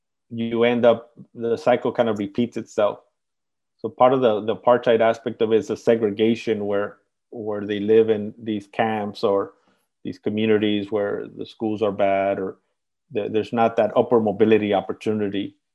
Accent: United States; And I'm an American, and I was born here, so I can speak this way.

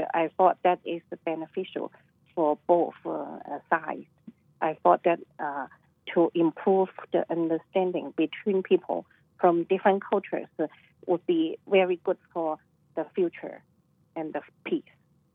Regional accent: China; I came from China.

